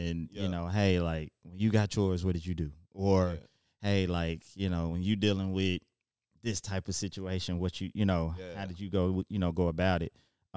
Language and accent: English; Little Rock, Arkansas, United States; moved away as an adult; now in Memphis, United States; So, I'm from Little Rock, Arkansas. Moved here to go to University of Memphis, never left.